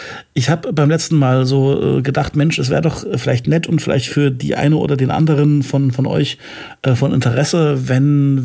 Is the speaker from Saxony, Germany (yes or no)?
yes; Leipzig, Saxony, Germany; als Leipziger